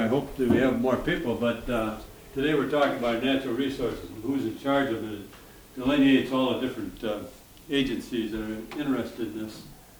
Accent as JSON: {"language": "English", "region": "Minnesota", "country": "United States", "said": "I'm from Minnesota."}